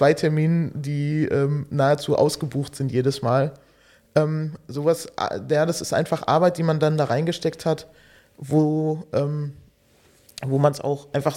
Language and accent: German; Förde, Germany; Ich bin in Förde aufgewachsen, zur Schule gegangen